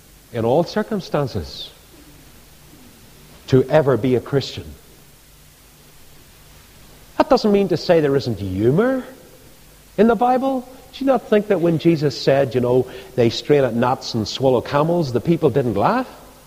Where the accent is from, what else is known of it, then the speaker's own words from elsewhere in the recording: Ireland; I'm Irish. I can say no to this.